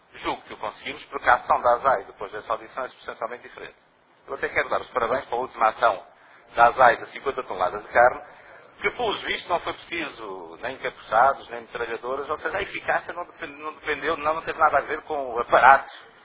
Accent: Viseu, Portugal; Ó, Sr. Ministro, eu sou de Viseu

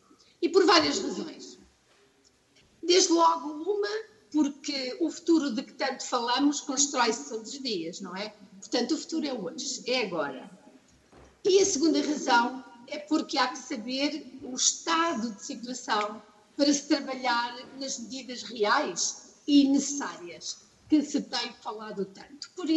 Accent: Norte, Portugal; eu cresci no Norte também e isso não tem importância.

